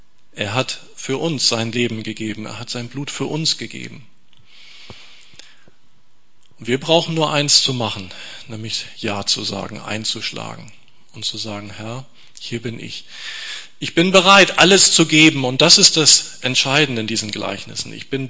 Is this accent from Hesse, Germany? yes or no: no; Kiel, Schleswig-Holstein, Germany; Und ich bin in die Pfingstgemeinde gekommen in dieser Zeit in Kiel, wo ich aufgewachsen bin.